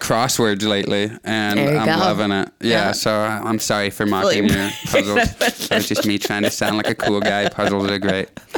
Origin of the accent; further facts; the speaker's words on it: Canada; I grew up in Canada. You had to take French every year in school. So I took French 10 straight years. I don't know a lick of French.